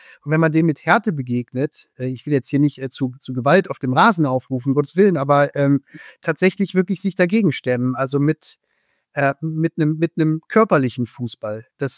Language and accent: German; Rhineland, Germany; now in Munich, Germany; ich bin ja kein Süddeutscher, ich bin selbst Rheinländer und mich hat es hier nur beruflich hin verschlagen nach München.